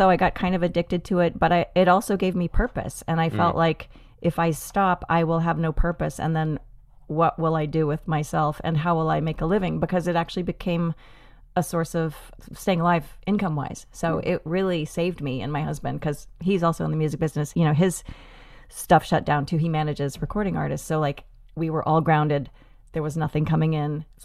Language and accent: English; Boston, Massachusetts, United States; now in Minneapolis, United States; I mean, I grew up in Boston, so I'm not afraid of the cold.